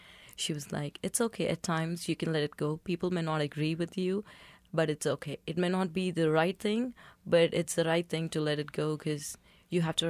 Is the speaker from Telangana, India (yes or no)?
yes; Hyderabad, Telangana, India; I come from Hyderabad, and it's the world's second largest and best city when compared to a few statistics. And I carry a lot of pride when I say that I belong to Hyderabad.